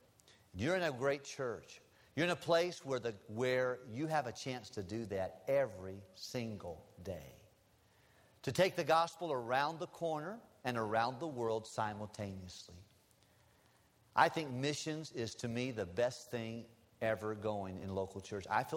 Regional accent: Tennessee, United States; And we're from Tennessee originally.

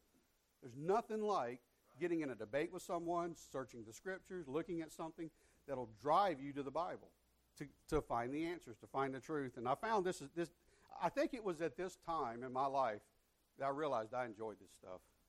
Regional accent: United States; And I was born and raised in North Florida, South Georgia, right there across the border.

